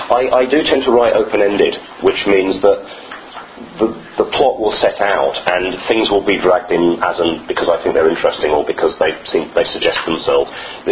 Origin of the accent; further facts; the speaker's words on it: United Kingdom; I'm a British citizen, lived there all my life, right, and I didn't know about this.